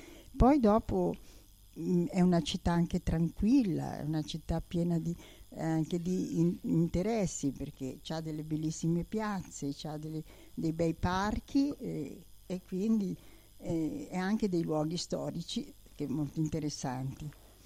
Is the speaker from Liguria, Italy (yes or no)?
yes; Genoa, Liguria, Italy; now in Ancona, Italy; ho 87 anni. Vengo da Genova, ma da molti anni vivo in Ancona, dove sono nati i miei figli e i miei nipoti